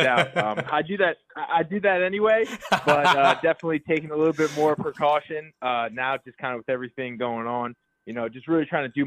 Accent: Long Valley, New Jersey, United States; So like you said before, I'm from Long Valley, New Jersey, about 45 minutes outside New York City.

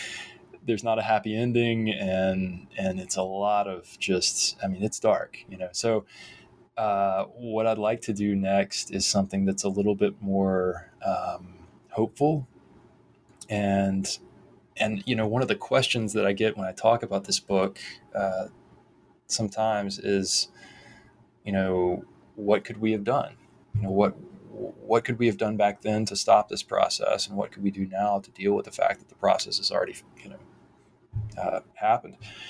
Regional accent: Thomasville, Georgia, United States; in my hometown where I live again now, Thomasville, Georgia

